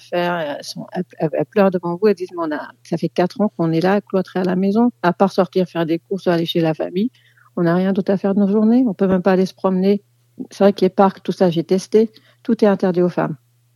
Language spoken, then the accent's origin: French; France; Moi, oui, en tant que Française